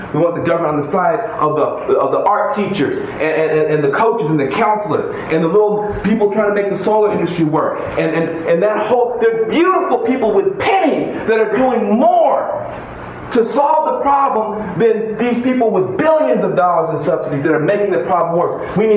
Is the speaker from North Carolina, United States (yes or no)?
no; Tennessee, United States; I'm a Christian. I'm from Tennessee, born and raised on the edge of a small town, so-called red state.